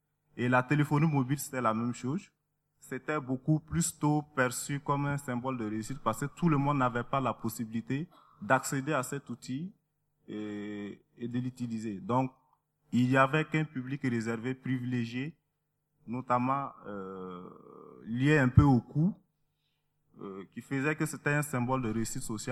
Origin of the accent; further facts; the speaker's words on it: Burkina Faso; je viens du Burkina Faso.